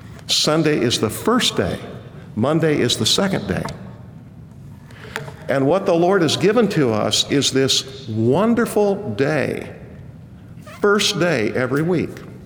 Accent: Kansas, United States; I grew up in Kansas. We very often had a bird dog.

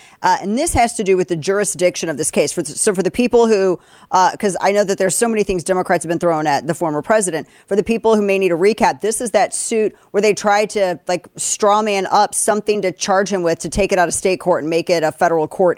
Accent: Missouri, United States; Andrew Bailey, Attorney General of my home state, beautiful state of Missouri, joins us now on this Independence Day Eve.

